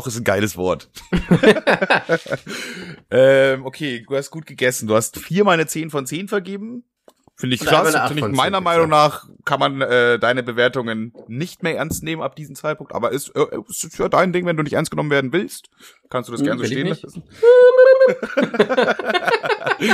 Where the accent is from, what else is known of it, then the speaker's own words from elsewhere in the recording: Bavaria, Germany; ich komme aus Bayern. Ich muss mir nur meine Heimat vorstellen.